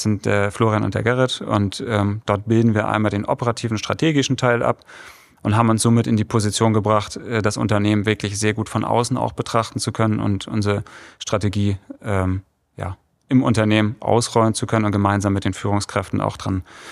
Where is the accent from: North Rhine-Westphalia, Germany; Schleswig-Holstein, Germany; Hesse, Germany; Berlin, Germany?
Schleswig-Holstein, Germany; Harrislee; also born or lived in Flensburg; Ich zum einen bin ich geboren in Flensburg, habe aber auch habe mein Abitur in Flensburg gemacht, bin in Harrislee aufgewachsen.